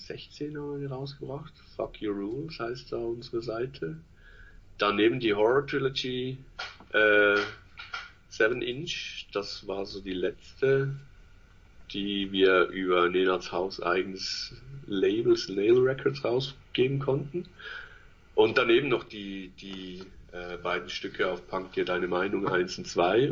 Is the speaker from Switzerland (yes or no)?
yes; Switzerland; Ja, wir sind ja Schweizer, wir sind ja reich.